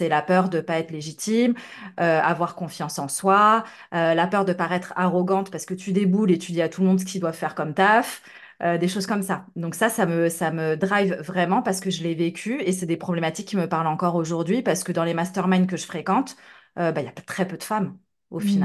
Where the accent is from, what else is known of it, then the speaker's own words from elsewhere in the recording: France; now in Netherlands; je suis française, mais je vis aux Pays-Bas